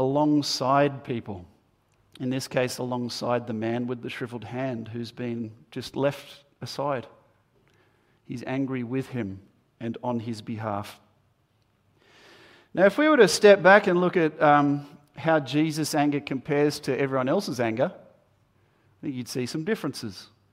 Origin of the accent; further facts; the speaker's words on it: Terrey Hills, New South Wales, Australia; when I grew up in Terry Hills on a farm with chooks and stuff